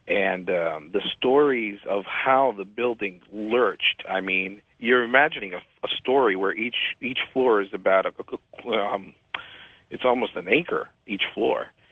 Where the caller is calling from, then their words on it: New Jersey, United States; I'm calling from New Jersey.